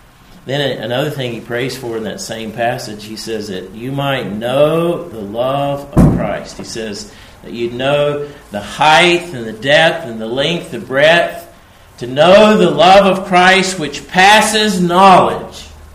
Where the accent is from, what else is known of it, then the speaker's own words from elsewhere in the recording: United States; We don't have many ice storms around here, but where we grew up back in the States, we get ice storms